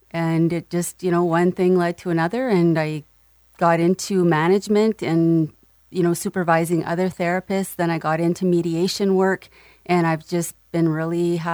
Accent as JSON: {"language": "English", "town": "Sturgeon Falls", "region": "Ontario", "country": "Canada", "tie": "born or raised there", "also_born_or_lived": "Ottawa, Canada / Sudbury, Canada", "said": "Yeah, I was born here and stayed in Sturgeon, grew up here, went away for some schooling in Ottawa and Sudbury, and then I came right back and raised my family."}